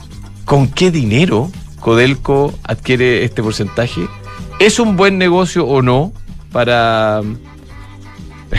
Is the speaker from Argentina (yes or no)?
no; Chile; como chileno, indirectamente o directamente propietario de Enami, a través del fisco de Chile